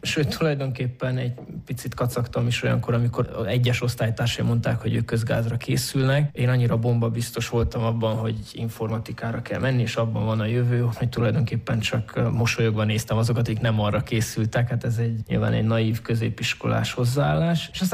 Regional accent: Miercurea Ciuc, Harghita, Romania; also born or lived in Târgu Mureș; Marosvásárhelyen indult, ugyanis ott születtem, de egy éves koromban már Csíkszeredába költöztek a szüleim, úgyhogy tulajdonképpen nem saját döntésből, de a gyerekkoromat azt már Csíkszeredában töltöttem, de a nagyszüleim Marosvásárhelyen voltak

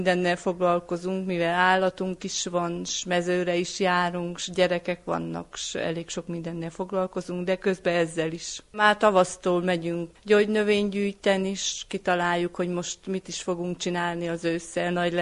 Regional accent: Firtănuș, Harghita, Romania; Itt születtünk, máshol sem jobb. Nem is gondolkoztunk ezen soha, hogy elmennénk valahova.

